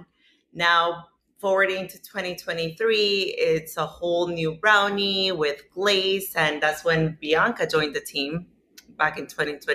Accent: Venezuela; now in United States; I'm from Venezuela.

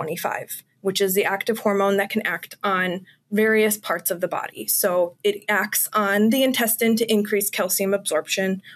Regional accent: Madison, Wisconsin, United States; Yeah, so I grew up in Madison, Wisconsin, so I haven't gone very far. I did my BS degree here at Madison

